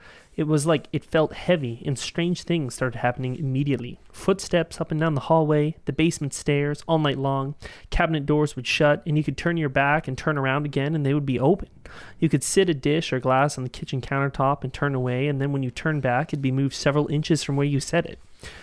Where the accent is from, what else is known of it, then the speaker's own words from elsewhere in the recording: Canada; We're Canadian. We don't have guns.